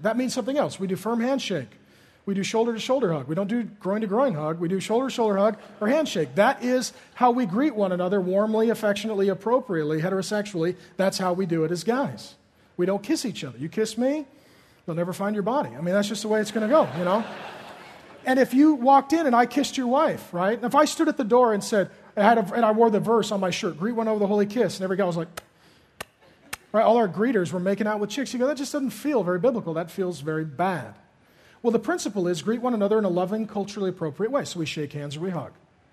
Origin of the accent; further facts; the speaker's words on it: SeaTac, Washington, United States; I grew up in SeaTac. We know how to deal with this.